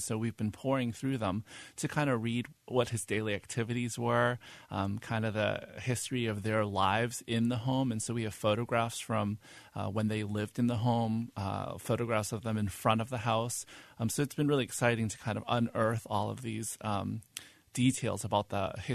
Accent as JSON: {"language": "English", "town": "Boston", "region": "Massachusetts", "country": "United States", "also_born_or_lived": "Hong Kong", "said": "I'm from Boston, Massachusetts, and I moved here from Hong Kong."}